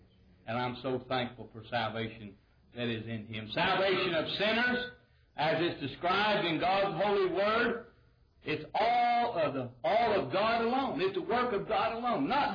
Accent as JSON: {"language": "English", "region": "Rocky Mountains", "country": "United States", "tie": "born or raised there", "said": "I grew up in the Rocky Mountains and grew up a Mormon."}